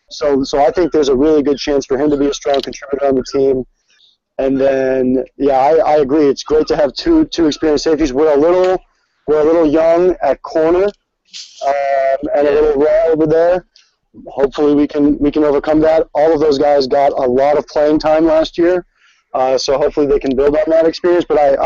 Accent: Madison, Connecticut, United States; Matt Walsh is someone in particular to keep an eye on from my hometown, Madison, Connecticut.

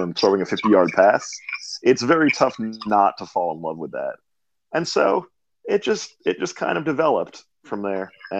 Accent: Philadelphia, Pennsylvania, United States; And people do give me that a lot when they discover that I'm from Philadelphia and do not go to USF.

